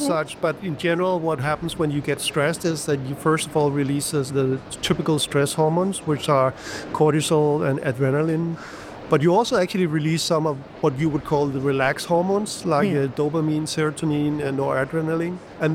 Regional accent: Greenland; I grew up in Greenland, and I remember I was maybe 7 years old.

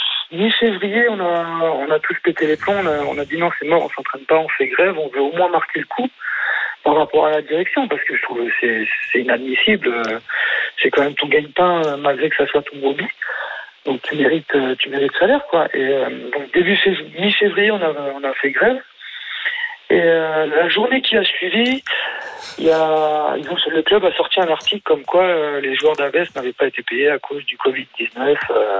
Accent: France; moi, je suis français, qui fait toute ma formation en France, qui grandit en France, qui a commencé à être professionnel en France.

